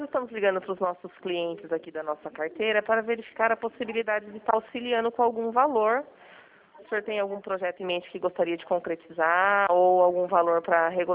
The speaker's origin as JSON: {"language": "Portuguese", "town": "Londrina", "region": "Paraná", "country": "Brazil", "tie": "born there", "said": "Eu sou do Paraná também, hoje eu moro em São Paulo, no interior, mas eu nasci em Londrina, aí pertinho."}